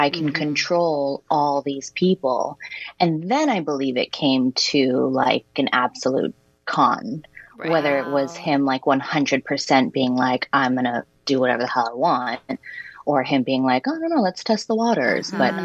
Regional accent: Waco, Texas, United States; also born or lived in Hawaii; I was born in Hawaii. And then when my mom decided to move us to Texas, I don't think I was more than two.

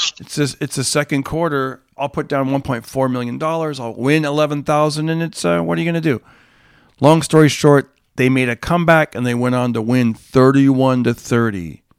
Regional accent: Fresno, California, United States; growing up in Fresno, we didn't really have an NFL team

